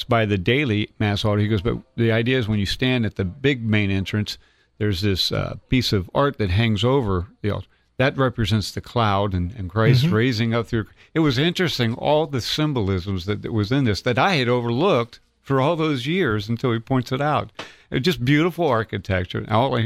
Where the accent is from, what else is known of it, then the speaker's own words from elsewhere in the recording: Springfield, Ohio, United States; I grew up in Springfield, went to Springfield Catholic High School and St. Joe's